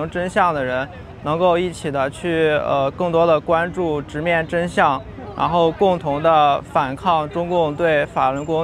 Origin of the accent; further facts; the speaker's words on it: China; now in Toronto, Canada; 我是一名来自中国大陆的留学生，目前在多伦多上学。之前我在国内的时候